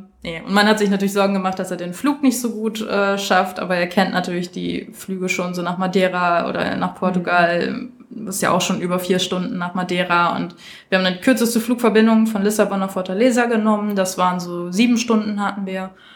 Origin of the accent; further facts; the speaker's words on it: Steinfurt, North Rhine-Westphalia, Germany; Also ich war in meiner Heimatstadt, ich habe es bei meiner Mama.